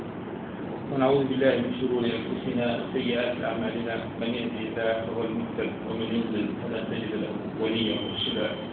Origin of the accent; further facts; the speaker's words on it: Egypt; also born or lived in Aluva, India; നാട്ടിൽ ജനിച്ചെങ്കിലും വളർന്നത് ഈജിപ്തിലാണ്. Schooling full ഈജിപ്തിൽ ചെയ്യുകയും